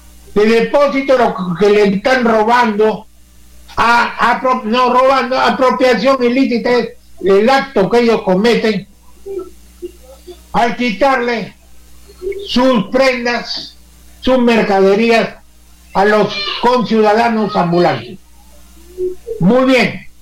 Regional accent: Peru; esa calificación como peruanos

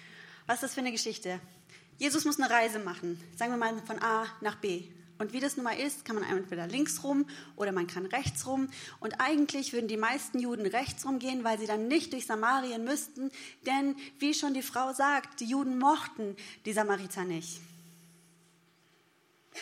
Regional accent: North Rhine-Westphalia, Germany; ich komme aus der Nähe vom Ruhrgebiet, da hat man es im Süden nicht so leicht

